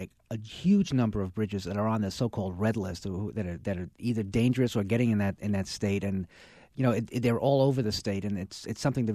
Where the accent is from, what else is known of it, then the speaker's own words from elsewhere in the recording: Brooklyn, New York, United States; That's right. I'm from Brooklyn.